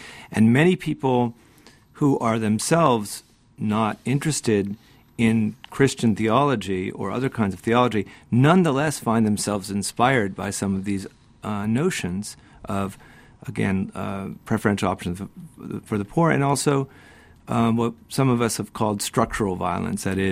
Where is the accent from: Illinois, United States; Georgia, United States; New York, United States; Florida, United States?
Florida, United States; having rarely been out of the United States after growing up in Florida